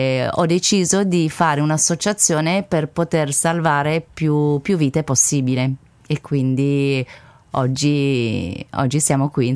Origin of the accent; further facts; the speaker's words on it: Lebanon; now in Italy; Perché il Libano è il mio paese di origine